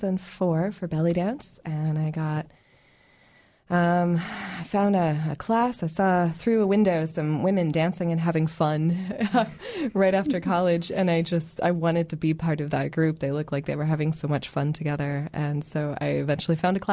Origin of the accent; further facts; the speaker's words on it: Maine, United States; I am visiting Juno from Maine